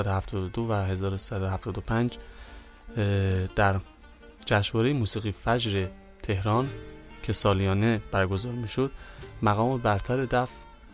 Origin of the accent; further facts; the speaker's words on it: Kermanshah, Iran; به خاطر همین خیلی عاشق موسیقی سنتی بودم از دوران کودکی و خب شهر کرمانشاه یه شهر موسیقی پرور هست و موزیسین خیلی زیاد داره توی اون شهر.